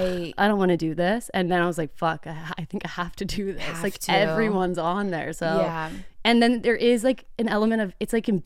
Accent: Texas, United States; I'm like, I at the end of the day, I am from Texas. Like I'm just a girl.

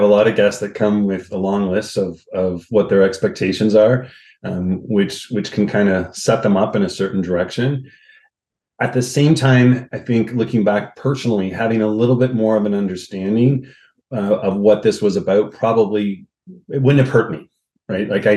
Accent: Canada; I'm Canadian, so I've spent most of my life in Canada.

